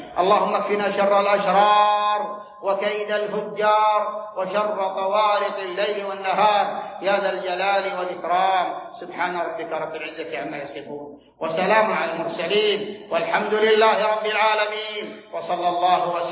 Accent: Saudi Arabia; ونحن ولله الحمد في هذه البلاد المباركة قامت بلادنا المملكة العربية السعودية

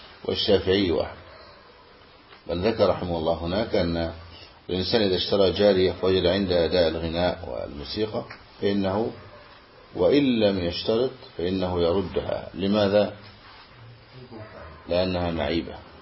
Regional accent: Egypt; عندنا في مصر يقولون إذا تتزوج يوم الأحد على بيت أبوها ترتد

